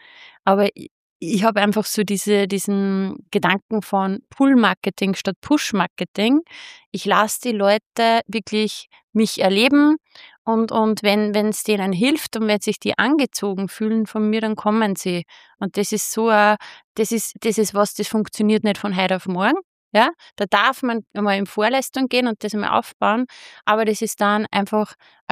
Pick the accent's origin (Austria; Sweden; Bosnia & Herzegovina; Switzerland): Austria; Steyr, Upper Austria; Also ich komme ja so aus dem Raum Steyr